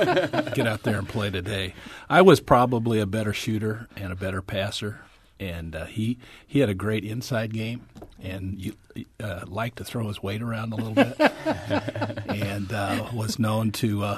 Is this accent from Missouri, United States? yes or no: yes; St. Charles, Missouri, United States; when I was growing up in St. Charles, almost all my friends, their dads worked at Mack